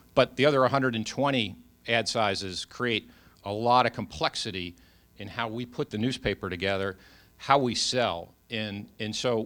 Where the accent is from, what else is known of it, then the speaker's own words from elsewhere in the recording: Detroit, Michigan, United States; born there; now in Manlius, United States; But I was born in Detroit, so I am a Tigers fan.